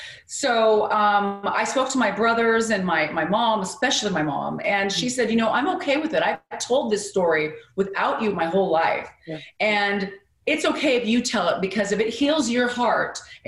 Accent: Seattle, Washington, United States; also born or lived in Midwest; You know, I was raised in the Midwest and then in Seattle, in Eastern Washington.

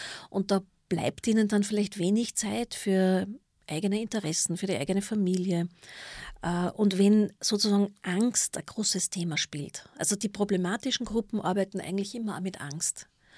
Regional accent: Kirchschlag, Austria; Das ist quasi mein Heimatort Kirchschlag.

